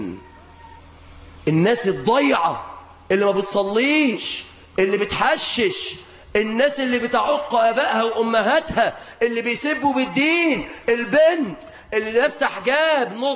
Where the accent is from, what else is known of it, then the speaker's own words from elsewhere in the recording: Egypt; طبعا ده لو عندنا في مصر هنا هيقول له يا ابني